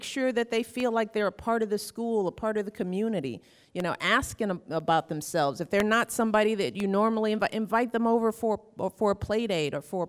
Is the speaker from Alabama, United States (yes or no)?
no; Chicago, Illinois, United States; So I'm kind of always a Cubs fan, although as a Chicagoan, I love all of our teams.